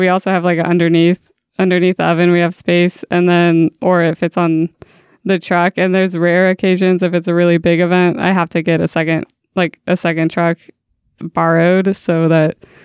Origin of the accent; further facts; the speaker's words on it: Oregon, United States; and I grew up in Oregon, but I just never got into it.